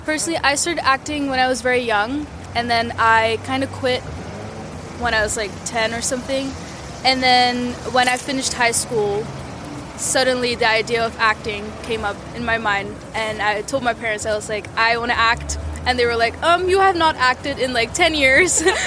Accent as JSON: {"language": "English", "country": "Netherlands", "also_born_or_lived": "Canada", "second_language": "English", "said": "I'm from the Netherlands. I'm not from Canada, but I've studied in Canada at the same school where she was at."}